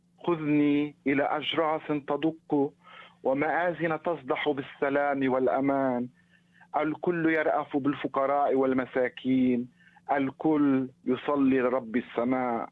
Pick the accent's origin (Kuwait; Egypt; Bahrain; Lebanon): Lebanon; ولكني سأقرأ شيئا فرح عن طفولتي في لبنان وعن ذكريات الطفولة